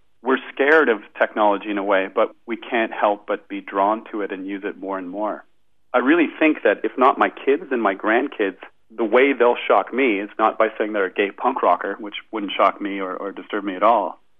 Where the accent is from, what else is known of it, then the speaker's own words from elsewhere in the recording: Toronto, Ontario, Canada; That would be my hometown, Toronto, which is very near and dear to my heart.